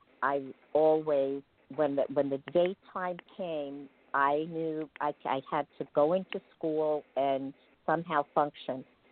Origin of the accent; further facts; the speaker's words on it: Merrick, New York, United States; I grew up in Merrick, Long Island, in a very nice community